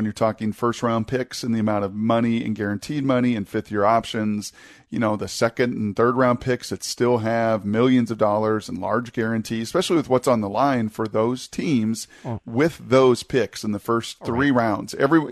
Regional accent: Puyallup, Washington, United States; also born or lived in Seattle; I was born in Capitol Hill. I think we had a home like in the Rainier Valley.

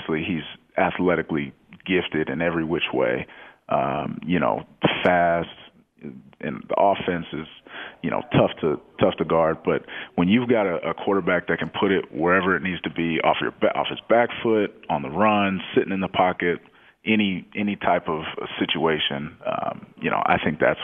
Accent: Austin, Texas, United States; I'm from Austin, Texas. We hunkered down in Austin, my family and I was lifting in the garage

